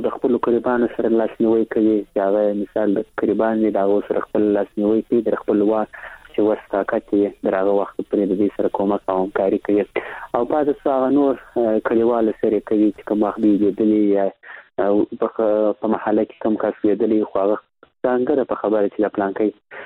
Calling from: Kandahar, Afghanistan; کندهار درسره ټلیفون لیکته وصل سوي

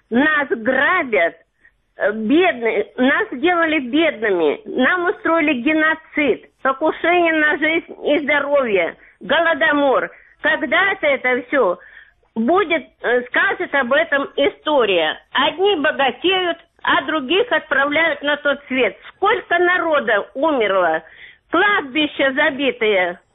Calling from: Mariupol, Donetsk Oblast, Ukraine; Я із Маріуполя

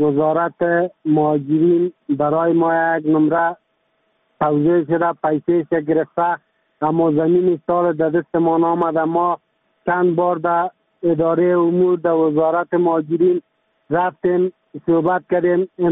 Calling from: Kabul, Afghanistan; از کابل صحبت میکنم. مدت 15 سال میشه لالا ما از پاکستان آمدیم به افغانستان.

